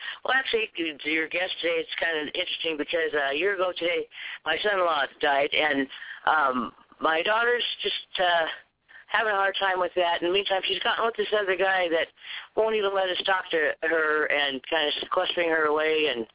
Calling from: Westwood, California, United States; I'm in Westwood, California.

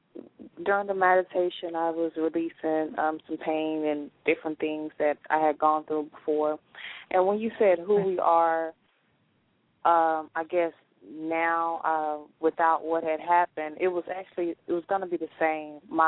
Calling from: Dallas, Texas, United States; I'm calling from Dallas, Texas.

